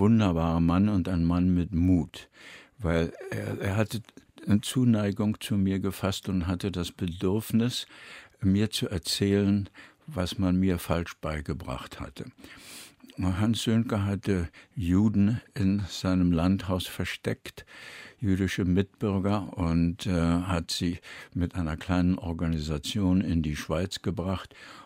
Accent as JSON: {"language": "German", "region": "Berlin", "country": "Germany", "tie": "born or raised there", "said": "Ich bin aufgewachsen am Rand von Berlin in einem Haus, wo es ein Kino war."}